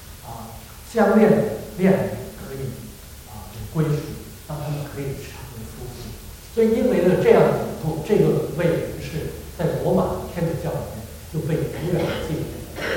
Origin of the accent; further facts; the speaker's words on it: China; 情人节我们中国人叫情人节啊